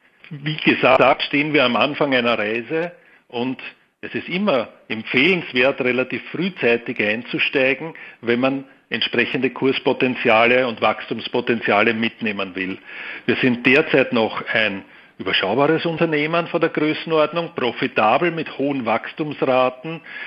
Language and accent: German; Austria; now in Vienna, Austria; Ich bin Österreicher mit Wohnsitz in Wien